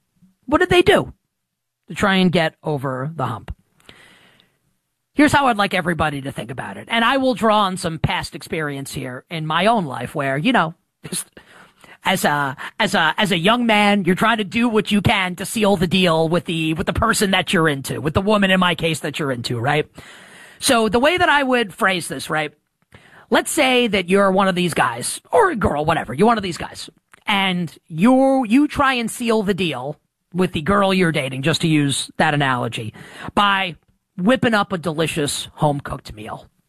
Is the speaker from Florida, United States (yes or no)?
no; New York, United States; Yes, I am from New York, but no, I am not a homer